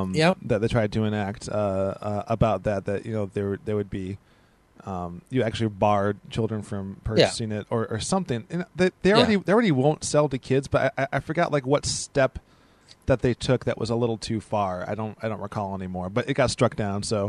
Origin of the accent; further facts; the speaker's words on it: Wisconsin, United States; Yeah, we are from Wisconsin, so it was a huge hunting culture.